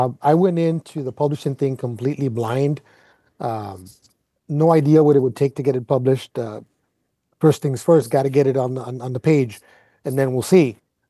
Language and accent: English; Calexico, California, United States; growing up in Calexico